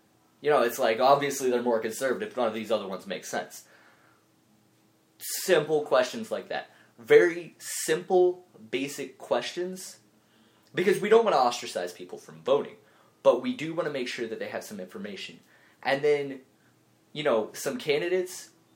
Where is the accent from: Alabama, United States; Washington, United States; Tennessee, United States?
Washington, United States; Or my home state of Washington, one of those states that legalized it, so good for them.